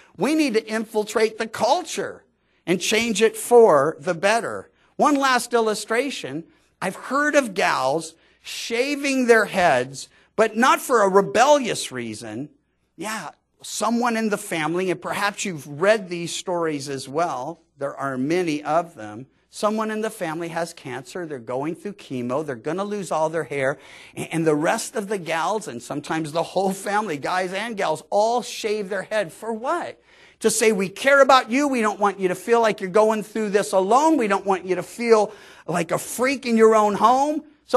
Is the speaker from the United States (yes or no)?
yes; California, United States; Now, I come from Southern Cal, where everyone was baptized in bikinis, because that was the fashion.